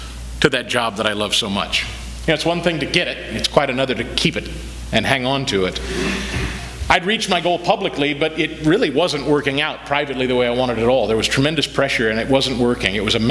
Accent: Kansas City, Missouri, United States; I was hosting an overnight radio show in my hometown then of Kansas City.

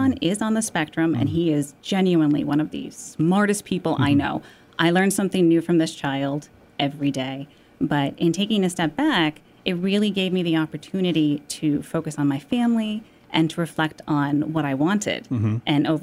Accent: Midwest, United States; especially growing up in the Midwest. I'm from a very small touristy town, but tourism and museums and history, that was how people made a living.

